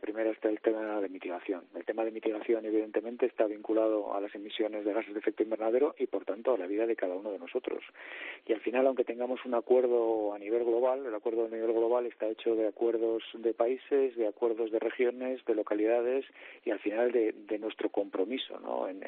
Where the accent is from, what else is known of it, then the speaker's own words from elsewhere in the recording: Bilbao, Basque Country, Spain; born there; also born or lived in Luarca; now in Santander, Spain; Nací en Bilbao, vivo en Santander, pero me considero de Luarca, que está en Asturias